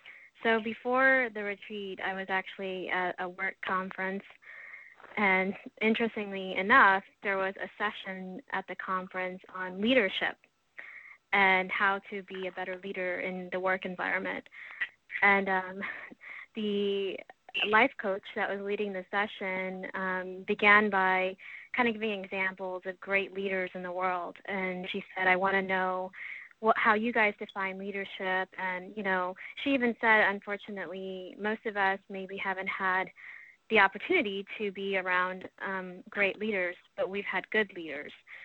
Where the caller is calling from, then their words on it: Houston, Texas, United States; I'm calling in from Houston this morning